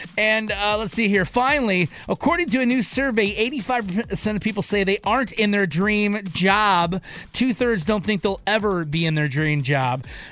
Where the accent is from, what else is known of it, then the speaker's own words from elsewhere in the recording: Michigan, United States; First of all, my family, like I'm originally from Michigan.